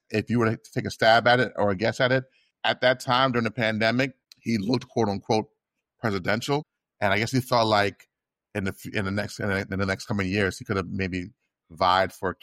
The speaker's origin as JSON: {"language": "English", "town": "Spring Valley", "region": "New York", "country": "United States", "said": "Me and you are from the same area. You know, you're from Gessner, I'm from Union. On the same street, Union Road."}